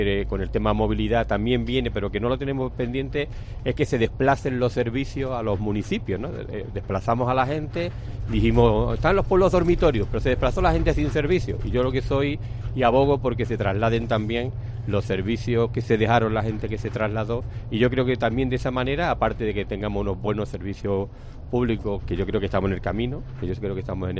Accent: Gójar, Andalusia, Spain; Así que encantado de que me recojáis en mi pueblo en una línea de transporte urbano.

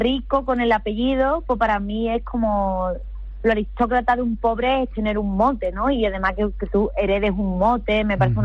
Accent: Málaga, Andalusia, Spain; born there; yo nací en El Bulto, en este barrio que ya no existe.

